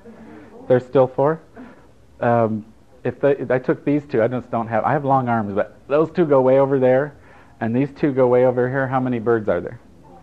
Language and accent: English; Italy; Well, I grew up in Italy.